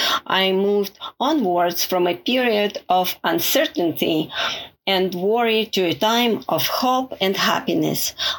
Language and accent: English; Russia; moved away as an adult; now in Andrews, United States; I'm from Andrews, Texas, and originally from Russia. As a young adult, I graduated from a music college and got a bachelor's degree in child psychology from a university in Russia.